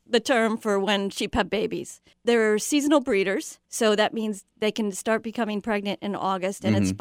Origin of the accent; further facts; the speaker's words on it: New Jersey, United States; I'm from New Jersey, city girl.